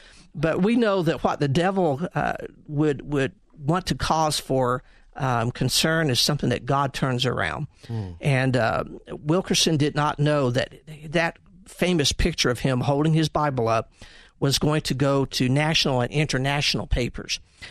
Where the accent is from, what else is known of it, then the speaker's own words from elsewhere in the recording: the South, United States; accent: southern; I hope you all can understand my southern accent. I carry that with me pridefully wherever I can go.